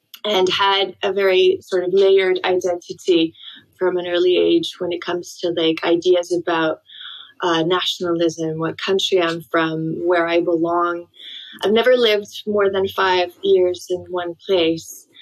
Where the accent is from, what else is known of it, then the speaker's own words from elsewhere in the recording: Iceland; also born or lived in various; I didn't grow up in Iceland alone. I moved around a lot. I was trilingual by the age of 5.